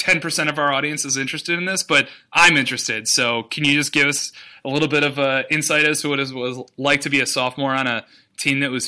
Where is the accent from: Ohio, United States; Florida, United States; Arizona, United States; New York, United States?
Ohio, United States; Cleveland; so growing up in Cleveland, Ohio